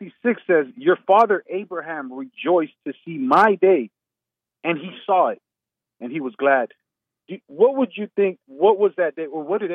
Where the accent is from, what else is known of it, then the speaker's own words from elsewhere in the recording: the South, United States; I'm not black, Jesse. I'm just from the South.